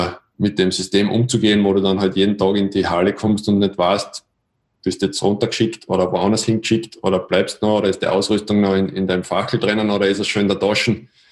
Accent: Austria; weil dort drüben warst du als Österreicher sowieso zu der Zeit ein Nobody.

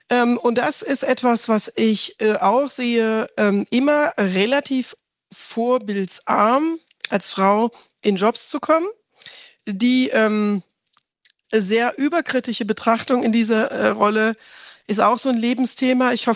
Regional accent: Rhineland-Palatinate, Germany; Ich komme aus Rheinland-Pfalz

